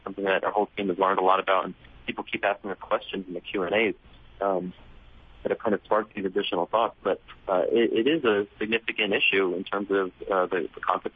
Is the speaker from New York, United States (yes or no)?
yes; Staten Island, New York, United States; my grandmother was born and raised on Staten Island. I grew up on Staten Island.